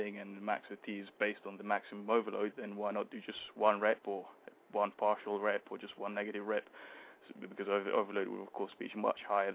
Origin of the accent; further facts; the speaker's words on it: Italy; now in England, United Kingdom; South of England, near Brighton. Well, I'm actually Italian, but I live in England.